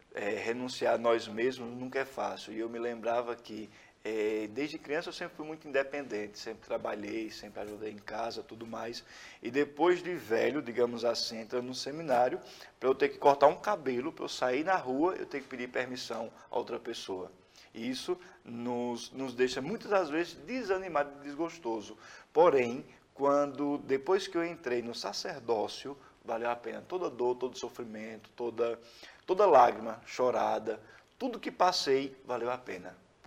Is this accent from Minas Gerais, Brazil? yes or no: no; Cachoeirinha, Pernambuco, Brazil; como eu sou natural de Cachoeirinha